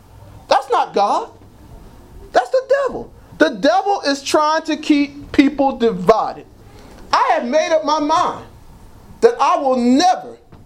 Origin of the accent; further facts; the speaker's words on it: Trenton, New Jersey, United States; I'm from Trenton, but I ain't a fool.